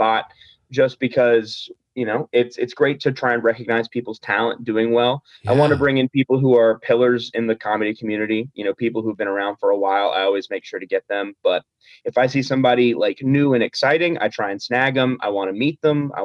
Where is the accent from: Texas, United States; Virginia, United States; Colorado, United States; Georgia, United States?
Georgia, United States; Valdosta; So I grew up in Valdosta, Georgia, which is the very bottom of the state of Georgia. Last place to use the bathroom before you hit Florida on the way to Disney World.